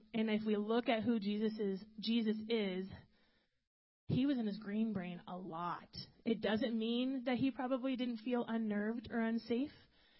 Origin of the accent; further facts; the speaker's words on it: Idaho, United States; And I grew up going on Lake Coeur d'Alene in North Idaho a lot, which is a giant lake.